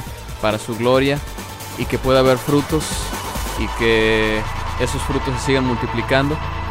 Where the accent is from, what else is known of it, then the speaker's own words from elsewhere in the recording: Monterrey, Nuevo León, Mexico; now in Houston, United States; Yo también soy de Monterrey.